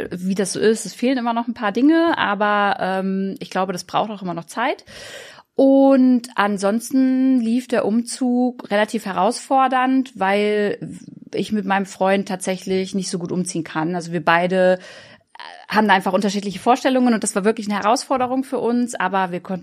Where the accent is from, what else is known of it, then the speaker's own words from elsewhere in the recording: Braunschweig, Lower Saxony, Germany; also erstmal bin ich ja hier in Braunschweig groß geworden und hier hat auch damals meine Karriere angefangen